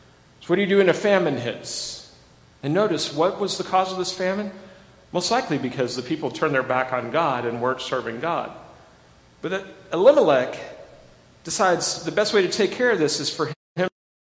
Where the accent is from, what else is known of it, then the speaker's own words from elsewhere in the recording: Midland, Texas, United States; I remember in college, I grew up in Midland